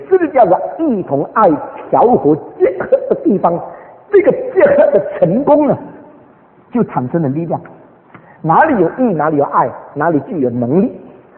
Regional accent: China; 我们中国人就讲严父慈母，你看到没有？

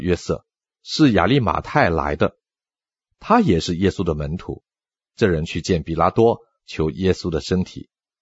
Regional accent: China; 我们知道犹太人的坟墓和我们中国人不一样

